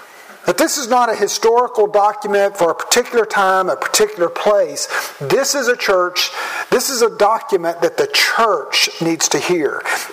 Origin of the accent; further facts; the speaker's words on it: the South, United States; I come from the South.